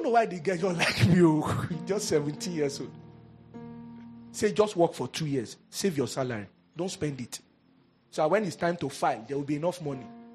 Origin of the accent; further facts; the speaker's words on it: Ohafia, Abia, Nigeria; I'm from Ohafia.